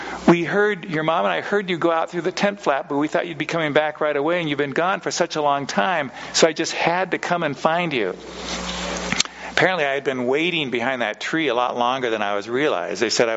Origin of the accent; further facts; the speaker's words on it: Seattle, Washington, United States; But when I was growing up, my family, I grew up in Seattle